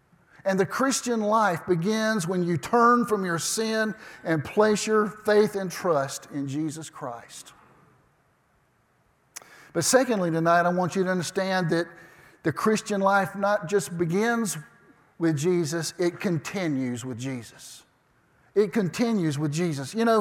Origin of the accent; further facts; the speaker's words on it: Georgia, United States; Now, I'm from South Georgia, and I understand everlasting to mean just